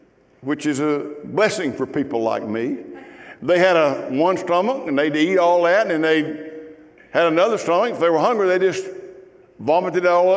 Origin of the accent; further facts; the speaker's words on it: Mississippi, United States; I grew up in Mississippi, and I dated a girl and married her, and her daddy owned a dairy farm.